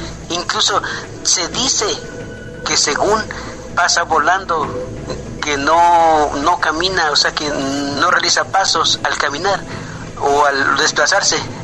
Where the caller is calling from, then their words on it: Puebla, Mexico; de Puebla.